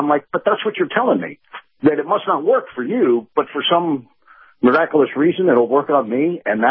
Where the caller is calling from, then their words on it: St. Petersburg, Florida, United States; Hey, Captain. … in St. Pete.